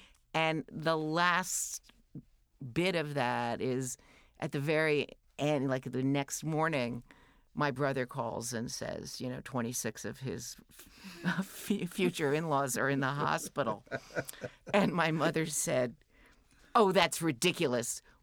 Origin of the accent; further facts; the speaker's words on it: New York City, New York, United States; I grew up in Greenwich Village, and she had turned our apartment, which was a small, you know, New York City apartment, probably 1,100 square feet that four of us lived in.